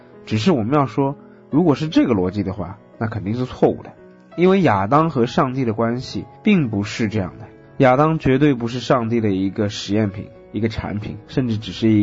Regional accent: China; 那么这个自然就引起了我们中国人对中华文化起源的这个思考。

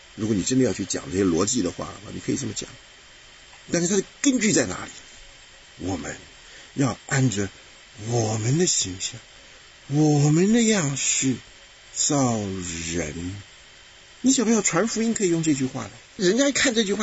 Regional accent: China; 因为我们中国人讲赐福啊，你有福啊，都是一些空话

